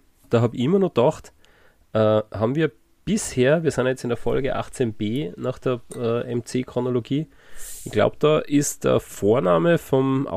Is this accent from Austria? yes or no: yes; Salzburg, Austria; weil wir sind Salzburger